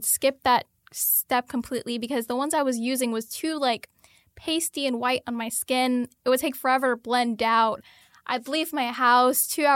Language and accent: English; Guyana; Yes, I'm West Indian.